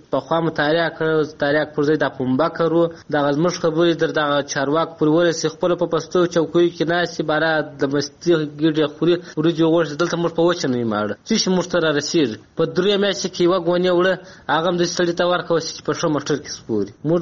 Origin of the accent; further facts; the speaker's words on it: Helmand, Afghanistan; موږ د هلمند یو